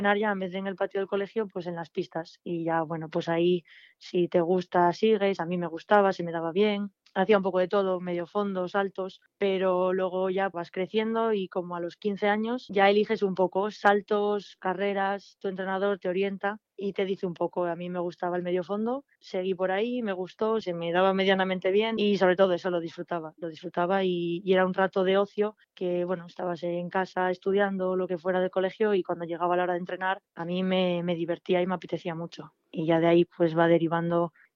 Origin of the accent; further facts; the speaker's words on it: Asturias, Spain; now in León, Spain; aunque lleve tantos años en León, que voy ya para el octavo, pues que al final sigo siendo asturiana y aunque me pase bastante poco por las pistas de allí y no compita mucho, pues bueno, sigo teniendo licencia allí, sigo sintiéndome de allí